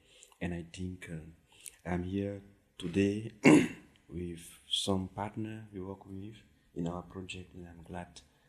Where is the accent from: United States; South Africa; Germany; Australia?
Germany; English is a second language; I'm coming from Germany, and I'm a volunteer in one refugees and migrant organization in Germany, based in Berlin, in Potsdam